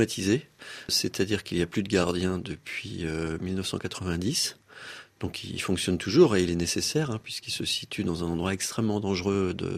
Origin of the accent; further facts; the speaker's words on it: Brittany, France; ça se passait chez moi, en Bretagne.